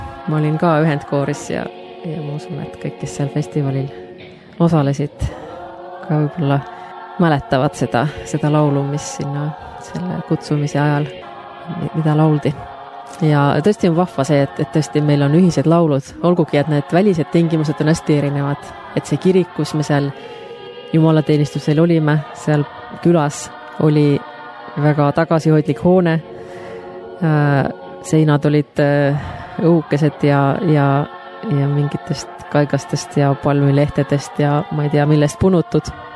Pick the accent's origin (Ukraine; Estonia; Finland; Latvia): Finland; Mul meenus ka see, minu kodukandis Soomes on üks vald või üks kogudus, maakogudus